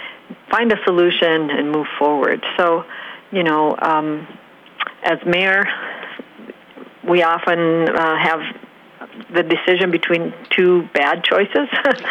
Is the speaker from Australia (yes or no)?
no; Big Falls, Minnesota, United States; I grew up in Big Falls and went to school at Little Fork, and we had a family cabin on Cabacona Lake where I spent most of my summer days growing up.